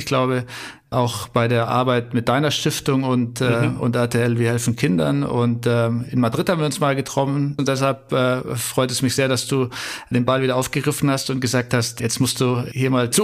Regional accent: Bavaria, Germany; ich bin im Allgäu aufgewachsen

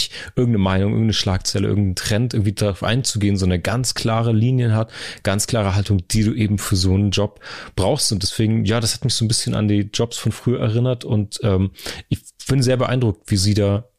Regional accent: Karlsruhe, Baden-Württemberg, Germany; born there; Ich bin in Karlsruhe geboren, habe da lange gearbeitet

